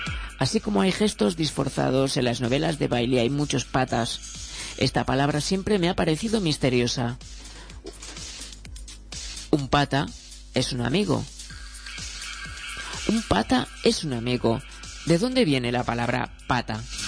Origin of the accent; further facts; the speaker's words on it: Chile; A mí, como chileno